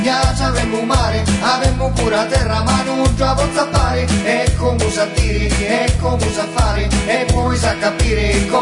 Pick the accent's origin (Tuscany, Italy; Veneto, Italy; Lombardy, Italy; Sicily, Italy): Sicily, Italy; noi siamo siciliani, sto bordello sa finire